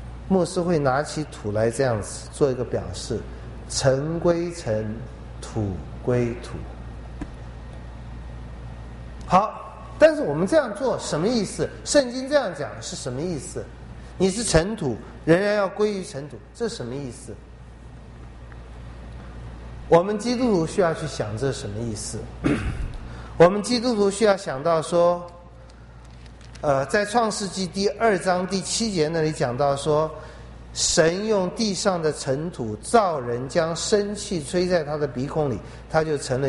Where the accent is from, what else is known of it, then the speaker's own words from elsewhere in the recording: China; 在我们华人文化里面，我们不大敢讲死，因为我们中国人不信上帝，比较迷信，比较怕死。